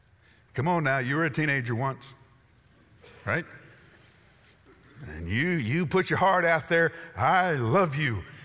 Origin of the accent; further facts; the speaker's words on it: the South, United States; Now I'm from the South. You're from the South. We all know what it means to fix and to get ready.